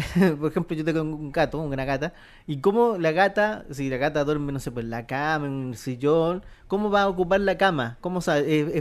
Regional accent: Chile; ¿Por qué somos así los chilenos, en todo caso?

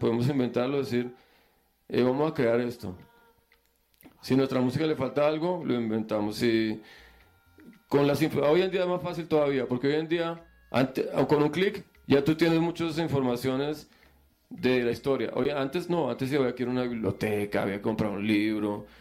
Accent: Colombia; como colombianos, de que lo que nos va a representar afuera será un gol

